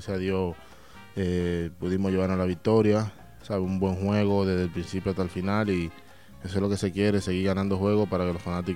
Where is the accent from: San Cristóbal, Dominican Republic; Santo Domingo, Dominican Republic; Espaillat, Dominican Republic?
San Cristóbal, Dominican Republic; Bueno, yo soy de San Cristóbal, en la República Dominicana.